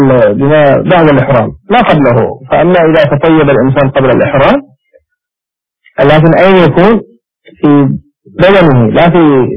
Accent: Yemen; قد تجد منه هكذا عندنا في اليمن مثلا بألف ريال

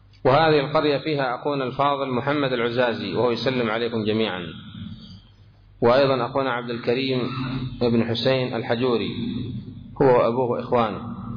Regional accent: Aden, Yemen; ويقع عندنا في عدن وفي غيرها

